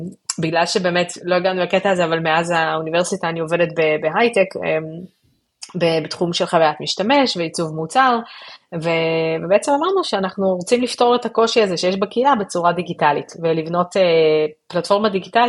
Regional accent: Jerusalem, Jerusalem District, Israel; וירושלים שגדלתי בה ומרגשת אותי.

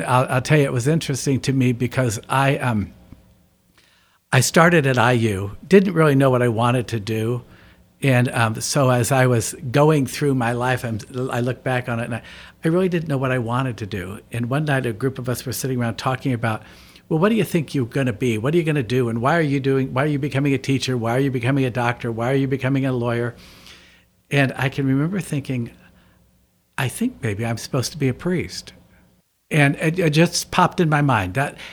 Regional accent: Marion, Indiana, United States; I grew up in Marion, Indiana, and had a great life there. I come from a very large Irish Catholic family, Irish and German, but in Marion, everybody's the Irish, not the German.

